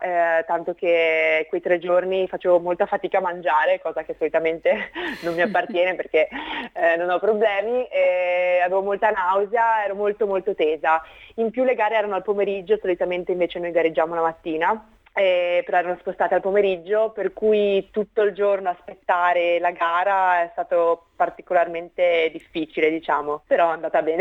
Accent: Conegliano, Veneto, Italy; also born or lived in Padua; io sono di Conegliano e poi sono stata adottata da Padova per gli studi appunto per l'università

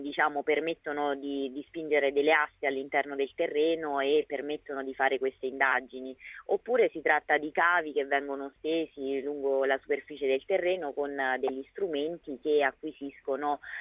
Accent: L'Aquila, Abruzzo, Italy; Io sono originaria dell'Aquila, quindi ho vissuto come cittadina questo evento

